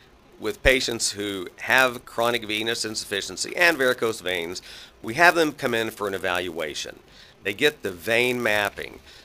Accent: Kansas, United States; So I grew up down here in Southeast Kansas.

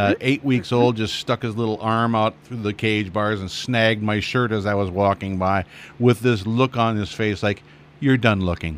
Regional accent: Arkansas, United States; Anyway, hey, I'm from Arkansas, you know.

